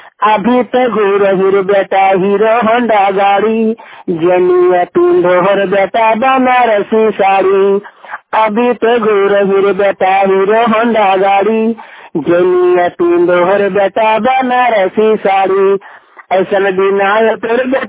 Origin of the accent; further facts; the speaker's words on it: Jharkhand, India; झारखंड का रहने वाला हूँ।